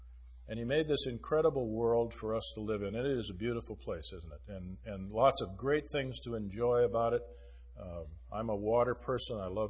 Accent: Minnesota, United States; also born or lived in Louisiana; Joanne and I, we're from Louisiana, but we were born and raised in Minnesota.

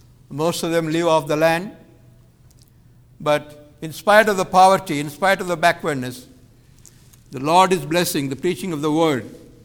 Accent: India; accent: Indian; English is a second language; So I've been asked to speak slowly, clearly, and so that you may follow my Indian accent.

